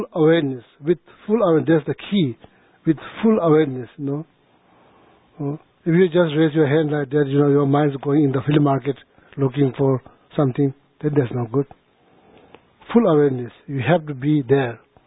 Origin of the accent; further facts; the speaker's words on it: Sikkim, India; now in United States; I was born in Sikkim, grew up in the monastery. I went to the monastery when I was 7 years old, grew up there.